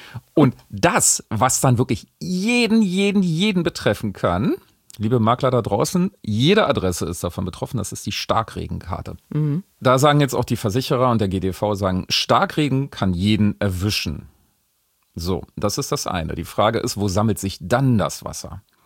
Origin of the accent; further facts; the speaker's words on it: Brandenburg, Germany; Also zum Beispiel in meiner Heimat da, im Havelland.